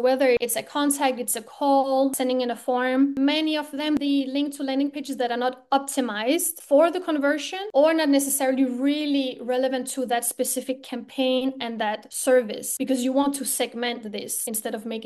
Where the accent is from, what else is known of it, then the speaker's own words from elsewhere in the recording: Denmark; English is a second language; moved away as an adult; So I'm from Denmark and I moved to Portugal for this new job in marketing.